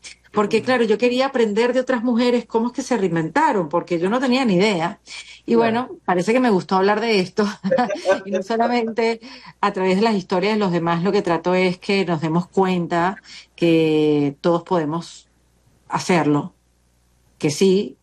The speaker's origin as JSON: {"language": "Spanish", "country": "Venezuela", "moved": "yes", "lives_now": "Miami, United States", "said": "emigré como muchos venezolanos, llegué a la ciudad de Miami, como sabes, mi familia es cubana y ellos estaban aquí, ellos ya se habían ido de Venezuela porque ellos sabían más que yo, y entonces me esperaron aquí en Miami, ya yo llevo 11 años viviendo acá"}